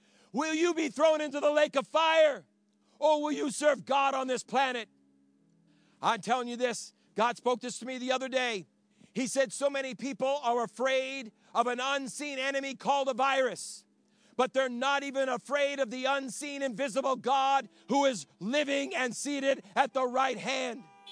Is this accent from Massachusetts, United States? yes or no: yes; Boston, Massachusetts, United States; now in Horseheads, United States; I'm not from here. I'm from the Boston region.